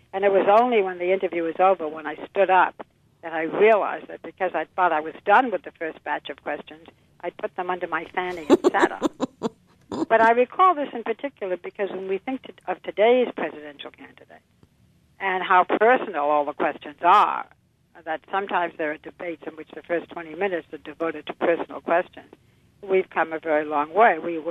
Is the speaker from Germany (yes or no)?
no; Boston, Massachusetts, United States; I'm from Boston.